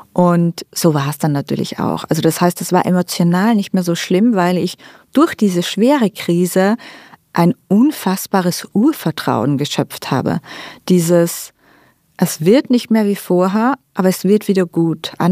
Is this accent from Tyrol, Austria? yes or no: no; Styria, Austria; now in Vienna, Austria; meine Heimat ist ursprünglich ja nicht Wien, sondern meine Heimat ist die Steiermark, hat ganz viel mit München gemeinsam. Also auch die Sprache ist dort sehr, sehr ähnlich.